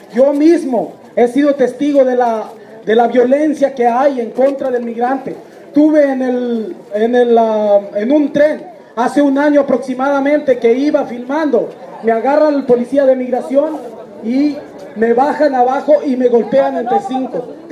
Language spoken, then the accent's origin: Spanish; Mexico; Yo como mexicano